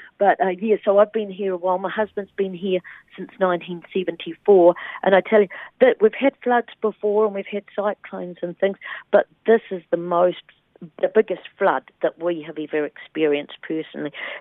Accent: Christchurch, Canterbury, New Zealand; now in Westport, New Zealand; I was from Christchurch. But life had other plans, and I met my husband here, fell in love. He's from Christchurch too, and we've been here ever since.

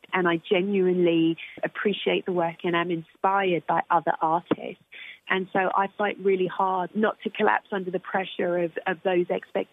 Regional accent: United Kingdom; I'm British and I'm also black and I'm also female

